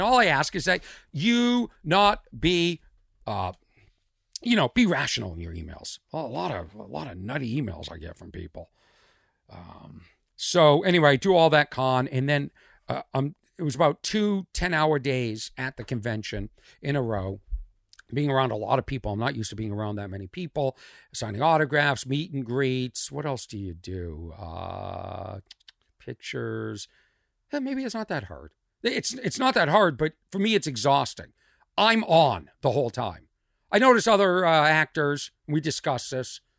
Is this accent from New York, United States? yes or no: no; Massachusetts, United States; accent: Boston; There's my Boston accent.